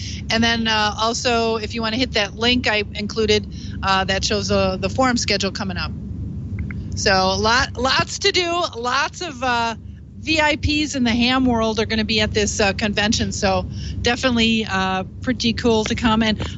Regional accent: Illinois, United States; And I'm enjoying that warmth very much because I'm from Illinois.

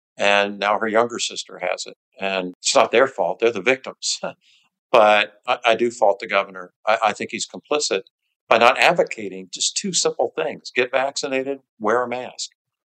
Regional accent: St. Petersburg, Florida, United States; St. Petersburg, my hometown, yes.

